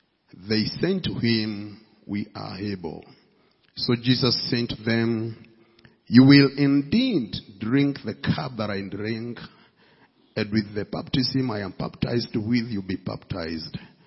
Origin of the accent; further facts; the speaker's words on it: Kenya; I come from Kenya